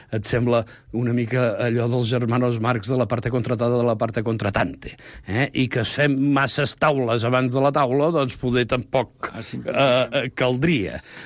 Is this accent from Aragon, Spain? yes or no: no; Catalonia, Spain; Vinc del Baix Llobregat